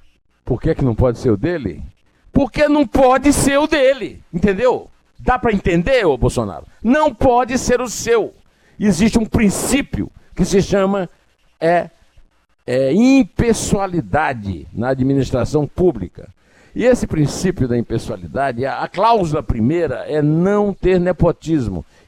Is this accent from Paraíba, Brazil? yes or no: yes; Paraíba, Brazil; now in São Paulo, Brazil; eu que sou paraibano, mas voto aqui em São Paulo